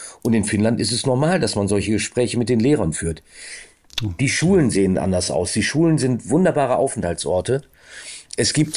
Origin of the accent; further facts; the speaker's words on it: Minden, North Rhine-Westphalia, Germany; Ich komme ja aus Minden, ich bin ja Ostwestfale.